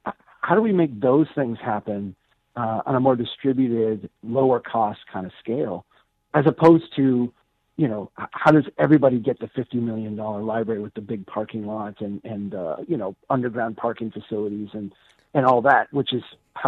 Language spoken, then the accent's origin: English; Minnesota, United States; for my hometown here in central Minnesota